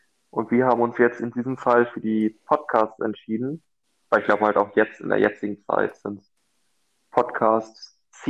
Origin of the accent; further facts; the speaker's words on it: Hamburg, Germany; ich bin 24 Jahre alt, ich komme aus Hamburg, studiere auch in Köln, auch in der Makromedia Marketing Management.